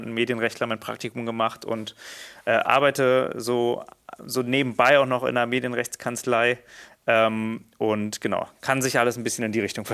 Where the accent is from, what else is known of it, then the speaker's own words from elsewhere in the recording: Berlin, Germany; Ich bin Berliner, born and raised, geboren in Steglitz, aber dann aufgewachsen in Neukölln. Und ja, jetzt lebe ich in Mitte.